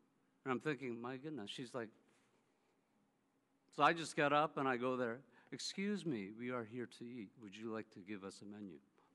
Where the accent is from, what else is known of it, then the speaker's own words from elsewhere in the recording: Bethesda, Maryland, United States; I said, I'm from Bethesda, across the Potomac River.